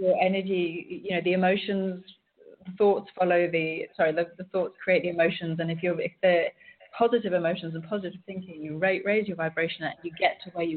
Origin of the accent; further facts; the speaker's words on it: England, United Kingdom; like being English as well, I used to have this big thing about, you know, desire